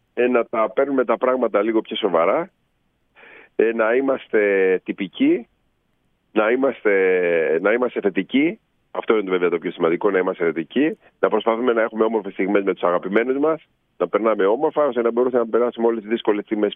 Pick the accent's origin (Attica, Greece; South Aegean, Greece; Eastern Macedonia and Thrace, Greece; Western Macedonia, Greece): South Aegean, Greece; Syros; Γιατί λόγω που είμαι από τη Σύρο.